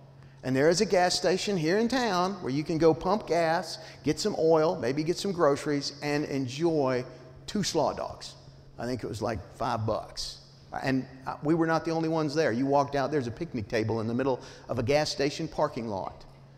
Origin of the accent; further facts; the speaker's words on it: Cotopaxi, Colorado, United States; now this is from my hometown, okay? Semi-hometown, Cotopaxi, Colorado.